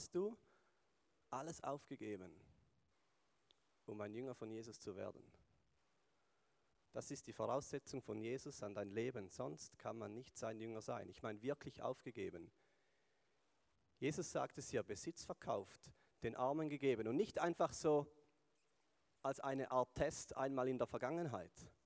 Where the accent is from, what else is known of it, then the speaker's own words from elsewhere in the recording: Switzerland; gehören wir als Schweizer zu den privilegierten 1% der Top-Reichen.